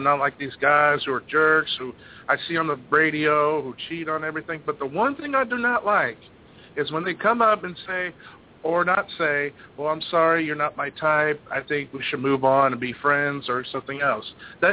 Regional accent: Houston, Texas, United States; I'm from Houston as well.

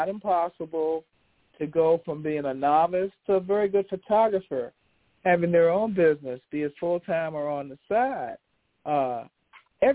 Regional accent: Washington, District of Columbia, United States; I got mega pride. I'm from Southeast D.C. I got pride.

